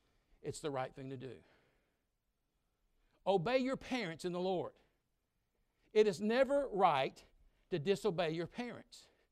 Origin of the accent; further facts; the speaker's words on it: the South, United States; See, I'm from the South, and I can say anything I want to.